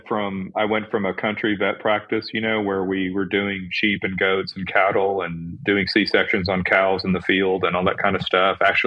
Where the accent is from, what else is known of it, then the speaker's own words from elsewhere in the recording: San Antonio, Texas, United States; And then I'm from San Antonio, so I came back, and my dream was to do reproduction in San Antonio